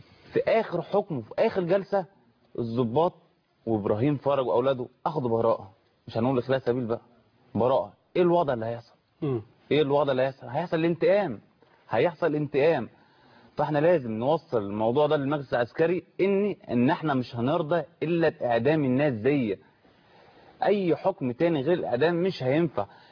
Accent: Egypt; عندنا في مصر

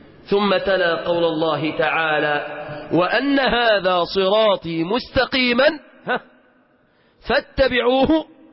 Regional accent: Egypt; اللهم احفظ بلادنا مصر

